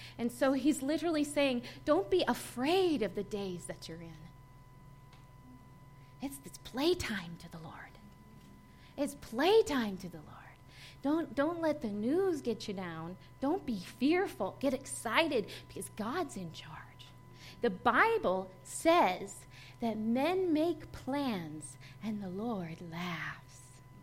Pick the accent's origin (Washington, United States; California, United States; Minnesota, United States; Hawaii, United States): Minnesota, United States; also born or lived in Nebraska; See, I grew up in Minnesota and Nebraska, and so I down in Texas, they'll be like, you talk funny.